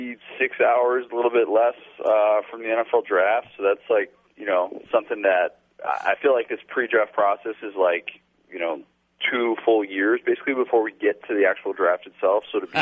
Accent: Midwest, United States; you know, I'm a Midwest guy. I grew up in the Midwest. I don't see these types of sermons in the Midwest.

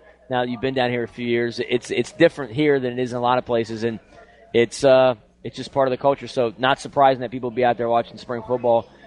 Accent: Louisiana, United States; also born or lived in West Virginia; I lived in West Virginia for 6 years. I love the state, but I'm actually born and raised in Louisiana.

